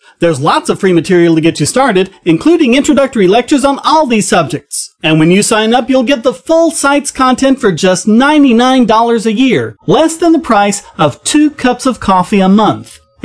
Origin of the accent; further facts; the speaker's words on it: United Kingdom; I'm not American, I'm a Brit, but it's no different.